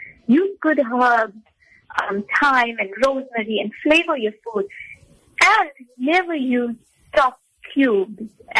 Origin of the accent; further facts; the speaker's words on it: India; Look, I'm Indian, and I need curry.